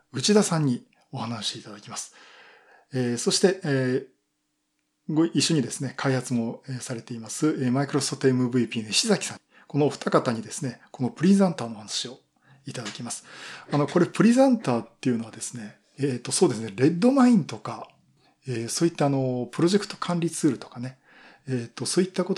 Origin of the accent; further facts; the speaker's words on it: Yokohama, Kanagawa, Japan; 今回地元横浜ということで私も登壇をさせていただきます。